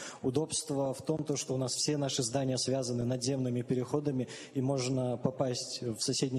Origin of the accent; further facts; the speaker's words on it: Kyrgyzstan; now in Russia; Я с Киргизии, но я татарин.